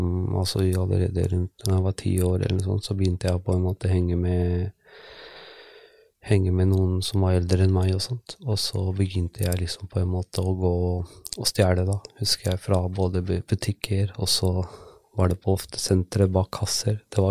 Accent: Oslo, Norway; Jeg født og oppvokst i Oslo. Jeg i midten av 30-årene nå. Jeg har vokst opp litt forskjellig i Oslo. Så for det meste så har jeg bodd egentlig litt forskjellige steder i Oslo nå.

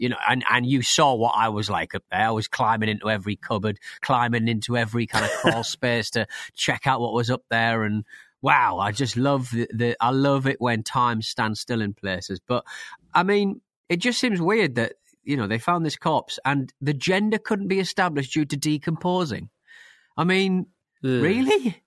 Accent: Hartlepool, North East England, United Kingdom; There was a series of videos set in my hometown of Hartlepool

